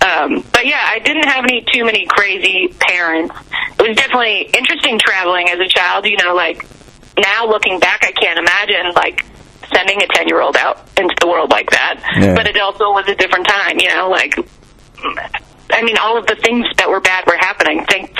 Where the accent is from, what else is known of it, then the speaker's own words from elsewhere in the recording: Canada; now in United States; Yeah, I am Canadian. I still have a green card, but I'm allowed to be in America.